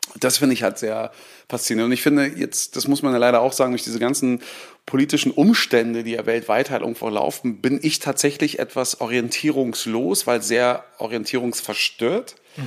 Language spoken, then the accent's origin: German; Berlin, Germany; Also ich komme aus West-Berlin